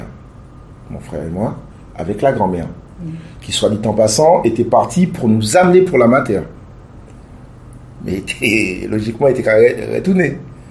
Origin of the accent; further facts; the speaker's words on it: France; Donc, j'ai été élevé en France.